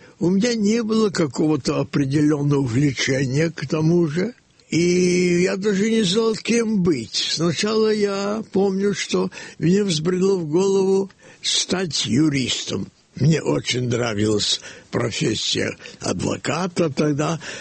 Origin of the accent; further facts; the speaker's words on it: Kyiv, Ukraine; Мои первые рисунки – это впечатления от гражданской войны в Киеве, в моем родном городе.